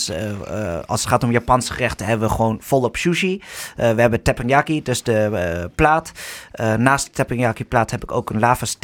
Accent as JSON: {"language": "Dutch", "town": "Zwolle", "region": "Overijssel", "country": "Netherlands", "said": "Ja, ik kom eigenlijk uit Zwolle."}